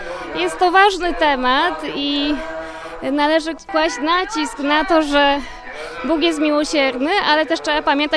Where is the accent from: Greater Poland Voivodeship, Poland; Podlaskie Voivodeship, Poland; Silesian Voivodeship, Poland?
Greater Poland Voivodeship, Poland; Poznań; Ja z Poznania.